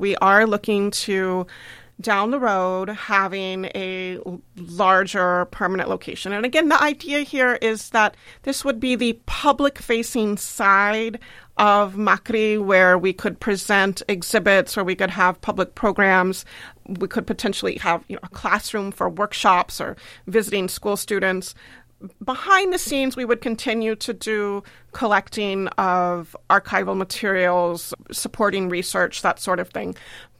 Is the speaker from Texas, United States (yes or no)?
yes; Texas, United States; You know, I grew up in Texas. I'm a native Texan, and my grandparents were really active in LULAC.